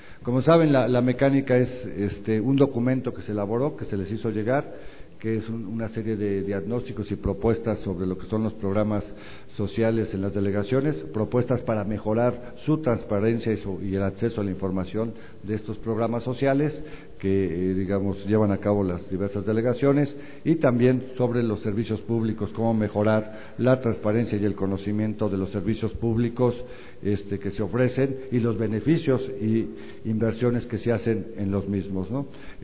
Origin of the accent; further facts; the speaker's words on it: Tlalpan, Mexico City, Mexico; porque yo soy de Tlalpan